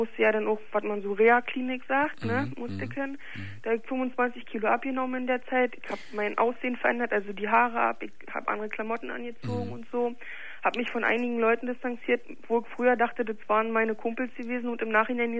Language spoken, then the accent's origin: German; East Germany, Germany; ich bin aus dem Osten